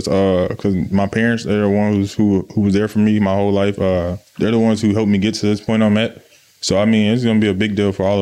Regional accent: Louisiana, United States; It was a dream come true for me to being able to play at LSU, being able to do it in front of my home state.

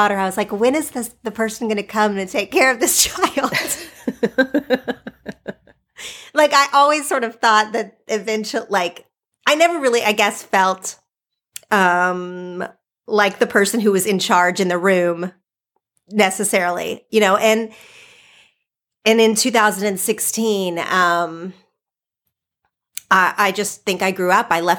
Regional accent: Oklahoma, United States; now in California, United States; You know, I grew up in Oklahoma. I'm very proud of that. I love Oklahoma.

